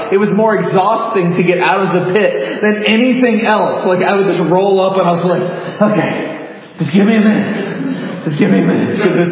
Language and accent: English; California, United States; And we grew up in Southern California, so we would go camp near the beach right there